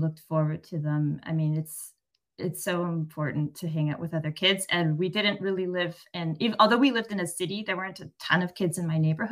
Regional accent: British Columbia, Canada; now in Cambridge, United Kingdom; I grew up in Canada on the traditional territory of the Nanaimo First Nation

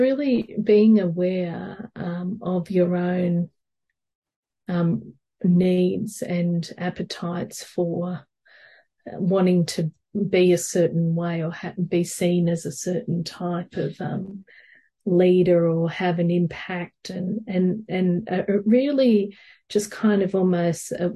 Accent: Cessnock, New South Wales, Australia; I was able to set up my own big project back in my hometown of Cessnock

